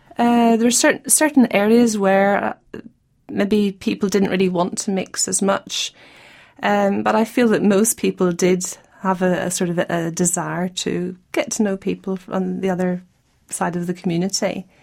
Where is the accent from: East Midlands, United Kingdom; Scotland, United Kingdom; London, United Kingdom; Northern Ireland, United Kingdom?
Northern Ireland, United Kingdom; Belfast; I come from Belfast, the capital city.